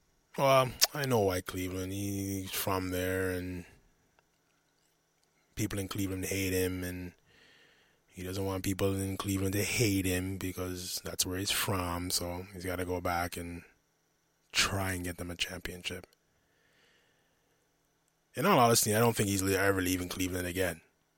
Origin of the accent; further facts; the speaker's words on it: Canada; And listen, I'm a Canadian. I support anything that comes out of Toronto, out of Mississauga, GTA, whatever. I'm a Canadian.